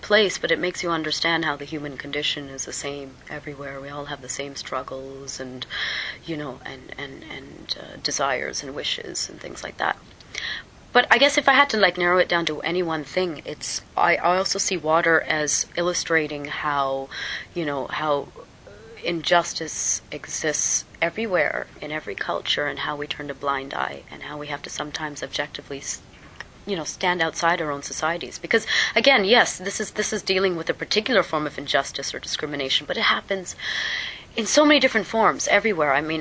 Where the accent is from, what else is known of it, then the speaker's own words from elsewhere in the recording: Canada; because my father's Indian, my mother's Polish, and I was born and brought up in Canada, so I had this very mixed heritage.